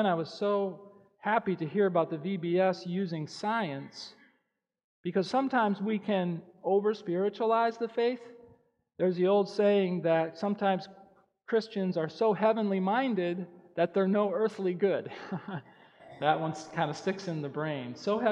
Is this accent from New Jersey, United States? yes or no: no; North Dakota, United States; When I was growing up in North Dakota, life was aligned with the land.